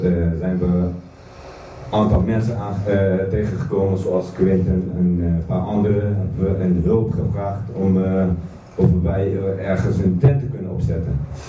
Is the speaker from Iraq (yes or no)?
yes; Iraq; moved away; Ik ben ook een van de vluchtelingen uit Irak. Misschien zie ik het al niet zo uit als een Irakees, maar dat ben ik wel.